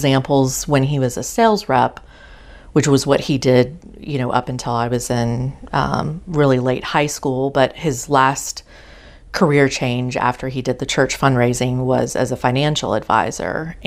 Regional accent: Charlotte, North Carolina, United States; born there; I was born in Charlotte.

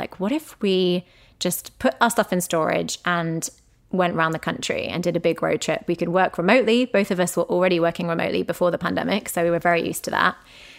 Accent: England, United Kingdom; we are English people with a corgi

